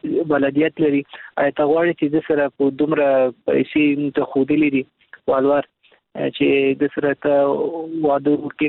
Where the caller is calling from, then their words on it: Kabul, Afghanistan; د کابل ولایت څخه مې اړیکې نیولې